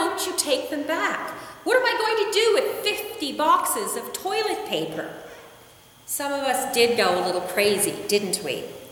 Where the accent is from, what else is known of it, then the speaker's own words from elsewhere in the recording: Canada; What else have I learned about Canada, about being Canadian in this pandemic time?